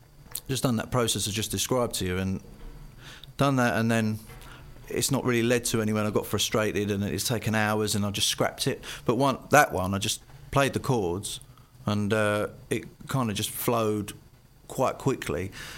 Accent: Romford, London, United Kingdom; now in Stanford-le-Hope, United Kingdom; I'm originally from Romford, but I live in Stanford La Hope now, about a mile from the centre.

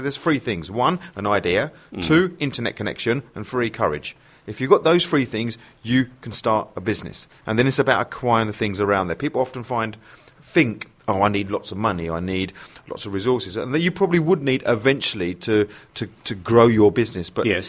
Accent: Southend-on-Sea, East of England, United Kingdom; I go to a lot of events in London, but I live in South. It's my hometown.

